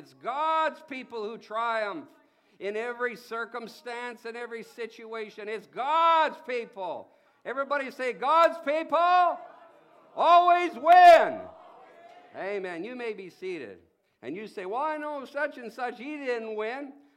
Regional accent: Canada; I'm a Canadian

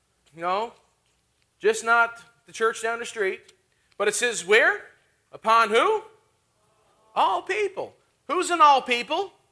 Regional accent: Canada; I am a Canadian boy.

